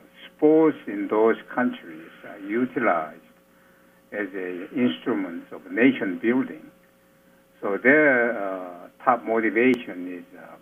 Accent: Indiana, United States; now in Greenwood, United States; I'm from Indiana, and I wasn't sure what South Carolina looked like and feel like.

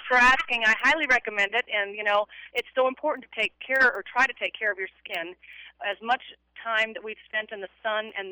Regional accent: Minnesota, United States; Minnesota.

